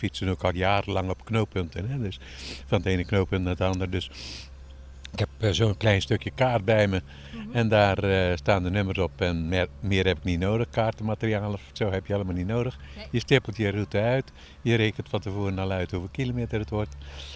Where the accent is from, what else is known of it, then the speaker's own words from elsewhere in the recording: Oosterhout, North Brabant, Netherlands; Oosterhout.